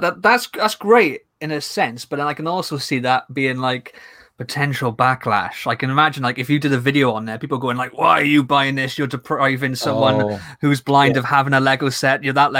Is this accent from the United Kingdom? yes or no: yes; United Kingdom; Plus, of course, as I mentioned before, we're British and we love a good grumble.